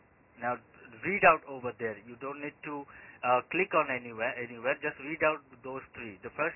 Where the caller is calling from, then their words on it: Melbourne, Victoria, Australia; Yes, I'm calling you from the Melbourne. 300 Bourke Street, Melbourne, Victoria.